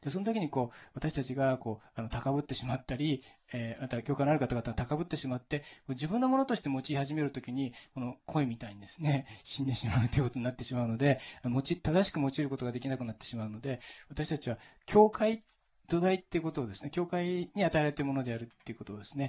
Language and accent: Japanese; Nagano, Japan; 私の田舎は信州なんですけど、水がきれいでですね、